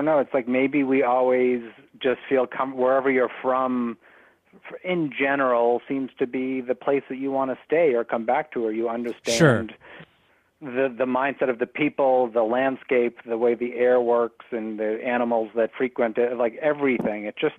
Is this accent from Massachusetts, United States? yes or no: yes; Lowell, Massachusetts, United States; Maybe 35 miles. I grew up in Lowell, Massachusetts